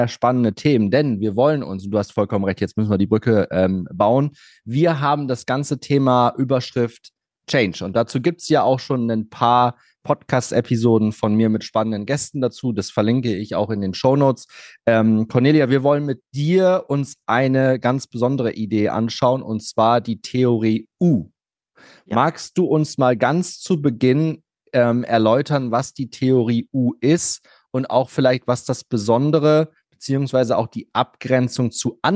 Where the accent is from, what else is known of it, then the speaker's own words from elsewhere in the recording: Cloppenburg, Lower Saxony, Germany; Ich war nämlich zu dem Zeitpunkt noch in meiner Heimatstadt Kloppenburg und habe bei meinen Eltern gewohnt.